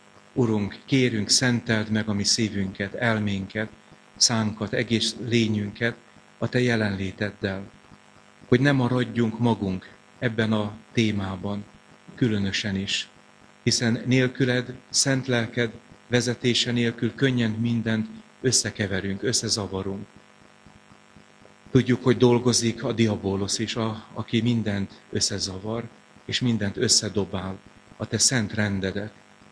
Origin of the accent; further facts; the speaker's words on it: Békéscsaba, Békés, Hungary; born there; Nagy családban nőttem föl, néhányan már tudjátok. 11. gyermekként fogadott be édesanyám, akkor még Békés Csabán egy szobás lakásban laktak, ha nyárvégi színem van, de nem roma családba születtem